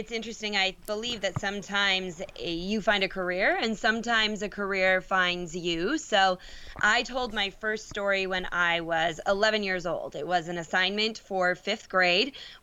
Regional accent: Minnesota, United States; I grew up in Minnesota. I don't live there anymore.

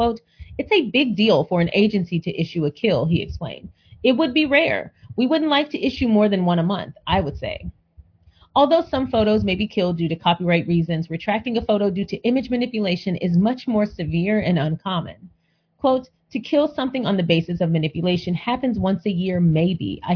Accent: United States; Plus, I'm American, so I really don't care.

